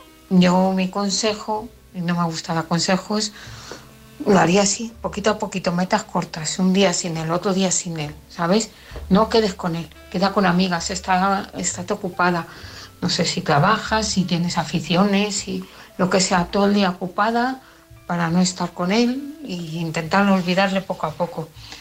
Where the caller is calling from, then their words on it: Parla, Community of Madrid, Spain; de Parla. Yo, como siempre, escuchando los podcasts